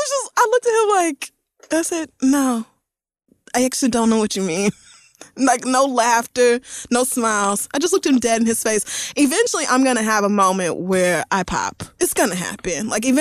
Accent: Tulsa, Oklahoma, United States; I knew, because I grew up in Tulsa, Oklahoma, that they was not going to do shit to that white woman.

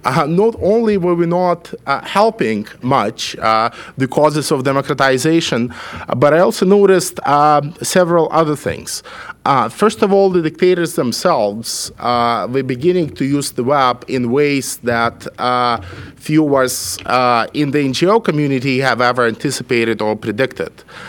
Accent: Belarus; English is a second language; as you can probably hear from my voice and my accent, that I come from Eastern Europe, I come from Belarus

